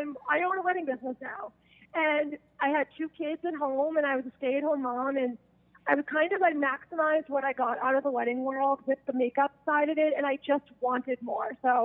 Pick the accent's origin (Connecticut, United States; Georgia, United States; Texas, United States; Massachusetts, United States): Massachusetts, United States; Belmont; So I am originally from the Boston area. I'm in the suburb of like Belmont, which is only like 15 minutes away from the city.